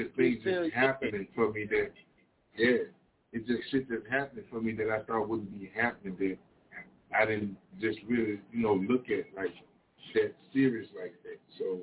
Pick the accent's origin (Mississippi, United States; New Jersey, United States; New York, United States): Mississippi, United States; Nancy; And there were artists in Nancy, Mississippi, my hometown where I'm from.